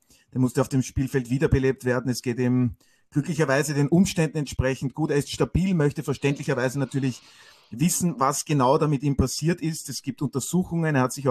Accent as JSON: {"language": "German", "region": "Burgenland", "country": "Austria", "said": "Der Burgenländer in der Runde, der bin ich."}